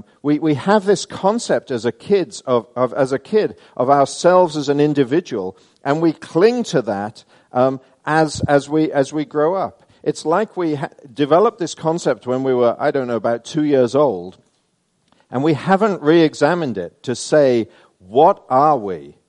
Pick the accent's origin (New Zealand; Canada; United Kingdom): United Kingdom; England; now in United States; I'm really proud that I'm English, and now I've become American